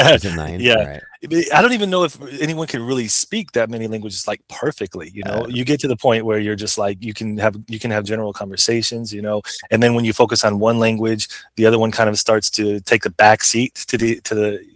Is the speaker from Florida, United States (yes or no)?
yes; Florida, United States; So I grew up in Florida. I grew up in a small town, but even in Florida, there's a diverse group of people.